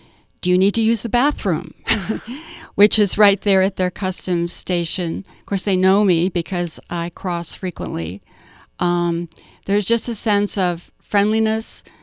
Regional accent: Tucson, Arizona, United States; I grew up in Tucson.

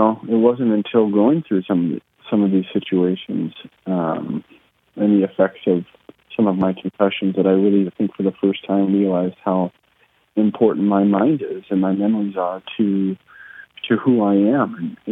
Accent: Minneapolis, Minnesota, United States; They're all based in Minneapolis, my hometown.

